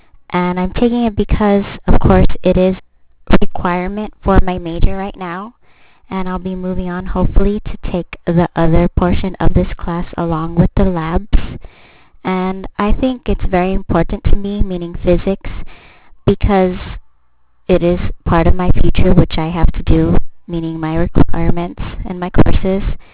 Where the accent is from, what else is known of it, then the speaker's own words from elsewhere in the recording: San Diego, California, United States; I was born in Coronado, California at Sharp Coronado Hospital. I'm from San Diego, California